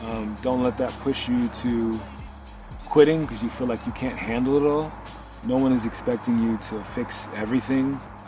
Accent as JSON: {"language": "English", "town": "Oceanside", "region": "California", "country": "United States", "said": "from Oceanside, California, and I'm a hip-hop recording artist."}